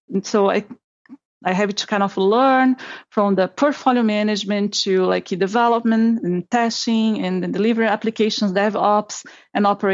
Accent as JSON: {"language": "English", "country": "Brazil", "also_born_or_lived": "Boston", "second_language": "English", "moved": "yes", "lives_now": "Dallas, United States", "said": "totally Dallas girl. But actually, you know, I'm originally from Brazil. That's my accent. That's where I'm from, beautiful, hot Brazil. And I used to live in Boston before"}